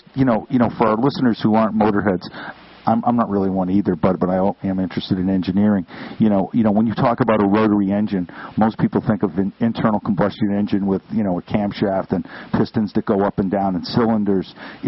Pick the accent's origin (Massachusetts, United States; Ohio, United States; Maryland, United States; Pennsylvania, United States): Massachusetts, United States; I know I'm from New England. I'm from Massachusetts.